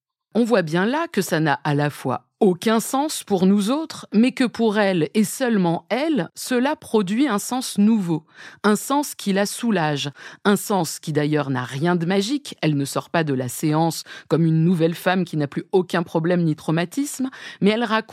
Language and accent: French; France; Et en tant que Française, ça peut m'évoquer le gâteau à manger.